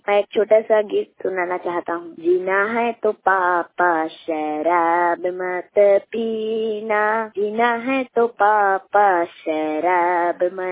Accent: Bhadora, Chhattisgarh, India; मैं ग्राम भड़ोरा का रहने वाला हूँ, जिला जांजगीर चांपा छत्तीसगढ़ का रहने वाला हूँ।

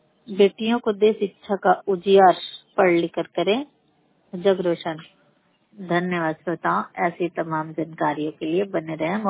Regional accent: Marda, Uttar Pradesh, India; ग्राम post मर्दा जिला गाजीपुर की रहने वाली हूँ।

